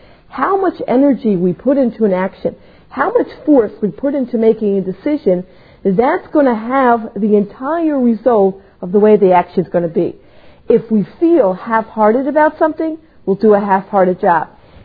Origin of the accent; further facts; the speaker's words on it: Riverdale, New York, United States; Growing up in Riverdale, I know this particular person, so it brought the story a little bit closer home.